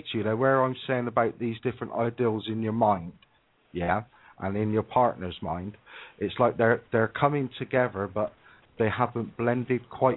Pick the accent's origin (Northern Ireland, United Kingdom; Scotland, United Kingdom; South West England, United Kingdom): South West England, United Kingdom; Bristol; accent: Bristolian; Yeah, so it's my Bristolian accent, I'm sorry.